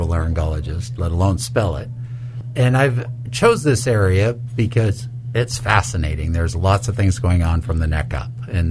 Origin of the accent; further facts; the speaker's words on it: Seattle, Washington, United States; I'm originally from the Seattle, Washington area